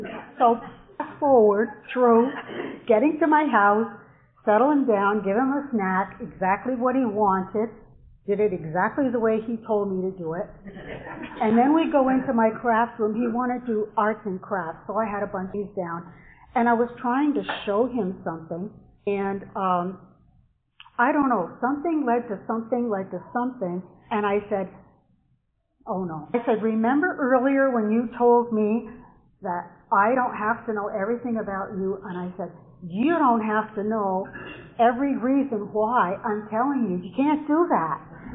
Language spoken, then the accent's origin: English; Lowell, Massachusetts, United States; And I'm from Lowell, Massachusetts.